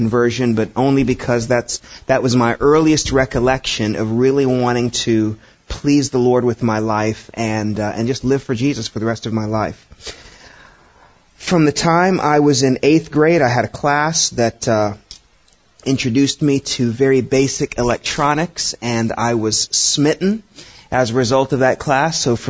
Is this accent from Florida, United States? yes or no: yes; Florida, United States; for those of you who may not know me very well, I grew up in Florida.